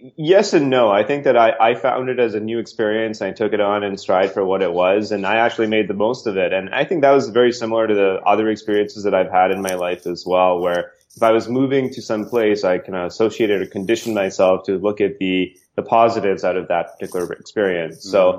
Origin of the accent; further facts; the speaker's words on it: Calcutta, West Bengal, India; born there; also born or lived in Toronto, Canada; I was born in Calcutta, India, and I didn't really grow up there when I was very, very young right after I was born. So when I was about a year old, my parents moved to Canada and specifically to Toronto.